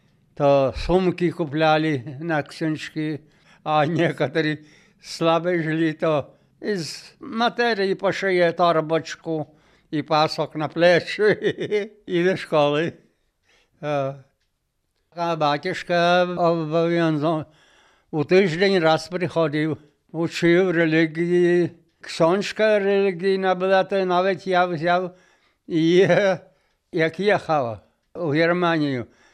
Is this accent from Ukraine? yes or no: no; Rakovichi, Podlaskie Voivodeship, Poland; moved away; а я із Польщі був, то нас вважали біженцями.